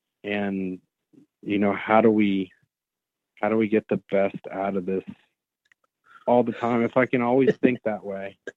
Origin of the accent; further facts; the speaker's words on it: Dallas, Texas, United States; now in West Texas, United States; right now I'm located in West Texas, and I'm from Dallas, Fort Worth.